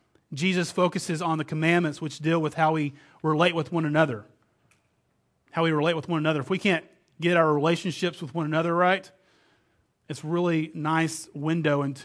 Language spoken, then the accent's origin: English; Texas, United States; accent: Texas; I'm not going to give you you get my Texas accent anyway